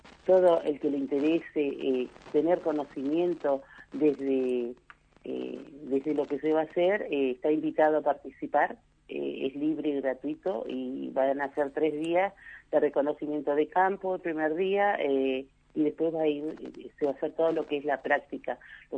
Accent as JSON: {"language": "Spanish", "town": "Pilcaniyeu", "region": "Río Negro", "country": "Argentina", "said": "porque yo soy de acá de Pilcanilleu"}